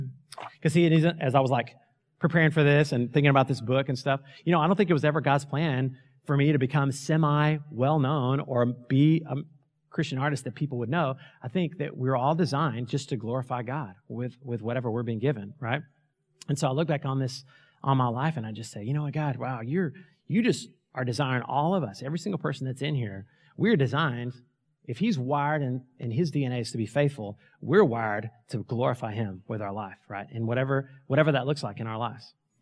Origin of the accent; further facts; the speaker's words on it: Minnesota, United States; hi, they're okay, we're from Minnesota.